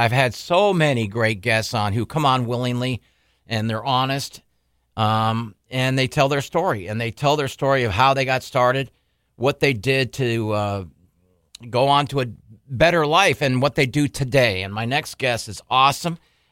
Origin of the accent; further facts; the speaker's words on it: San Diego, California, United States; So, I'm from San Diego.